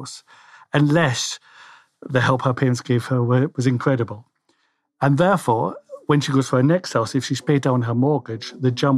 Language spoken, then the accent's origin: English; Scotland, United Kingdom; I'm Scottish